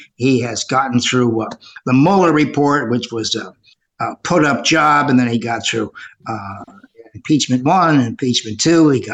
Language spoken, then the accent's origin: English; Chicago, Illinois, United States; as a guy born and raised in Chicago, I grew up in a system that was as crooked as a fish hook